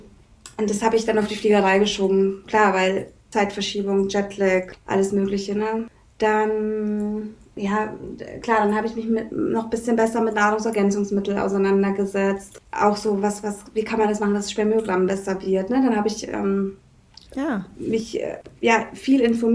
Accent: Bavaria, Germany; Ich komme ja ursprünglich aus Bayern.

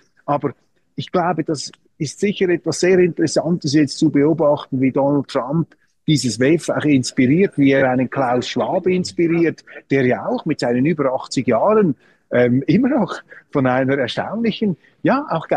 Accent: Switzerland; Also das muss man als Schweizer ernst nehmen.

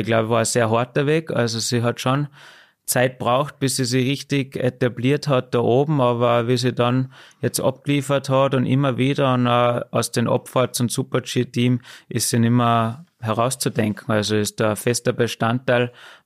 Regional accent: Salzburg, Austria; in der wunderschönen Natur bei uns daheim in Salzburg, ist das ein Privileg, was wir haben.

